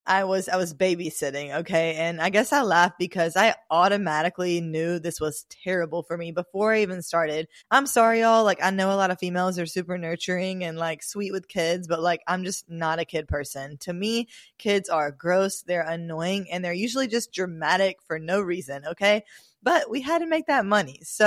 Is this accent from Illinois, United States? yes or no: no; Mobile, Alabama, United States; moved away as an adult; now in Miami, United States; I'm in Miami now, but I lived in Mobile up until the age I was 20 when I moved here, and I'll be 24 in about a week. So I lived in Alabama, Mobile, a smaller town all of my life.